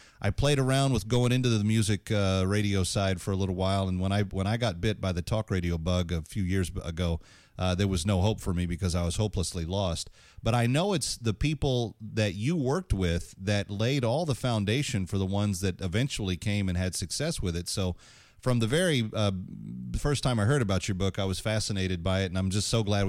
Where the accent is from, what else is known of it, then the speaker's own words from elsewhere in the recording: Dallas, Texas, United States; I grew up in the Dallas area, so it would be WBAP or KLIF or one of those big talk signals